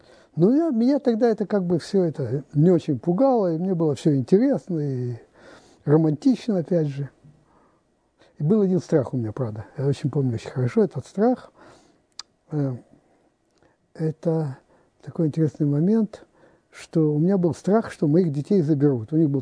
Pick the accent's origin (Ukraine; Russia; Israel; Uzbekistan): Russia; moved away as an adult; из России